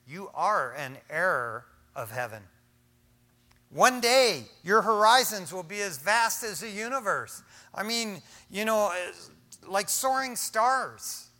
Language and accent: English; Detroit, Michigan, United States; Growing up in Detroit, Michigan, man, we had a lot of rats.